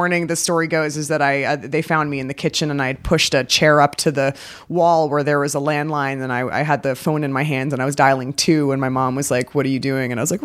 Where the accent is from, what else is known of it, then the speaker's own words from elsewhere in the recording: New Jersey, United States; also born or lived in Toronto, Canada / Bermuda; So I was born in Toronto and I was brought home like from the hospital to a hotel and then we moved to Bermuda for a year. We lived in a hotel there. And then we moved to New Jersey.